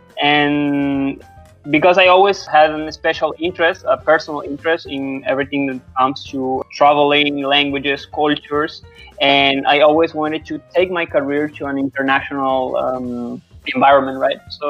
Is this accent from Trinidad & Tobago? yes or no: no; Paraguay; English is a second language; every time that I came back home in Paraguay, my home country, during the holidays